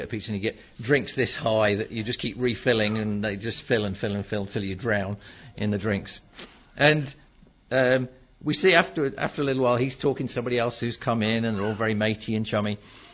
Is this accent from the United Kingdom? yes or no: yes; England, United Kingdom; And we say, we're from England.